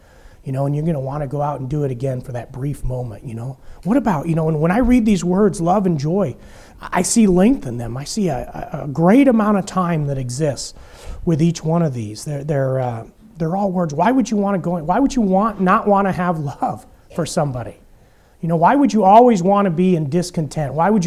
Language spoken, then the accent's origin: English; United States; it's not a good place to be drunken, for sure, as a gringo, as an American.